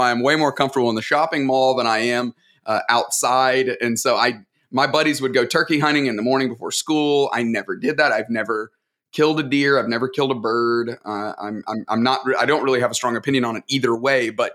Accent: Tuscaloosa, Alabama, United States; I grew up in West Alabama in the little town called Tuscaloosa, a college town. The University of Alabama is there.

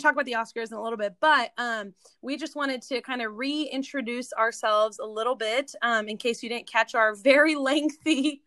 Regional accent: Norman, Oklahoma, United States; But now we're finally recording, and I'm from Norman, Oklahoma. I'm living in Norman right now.

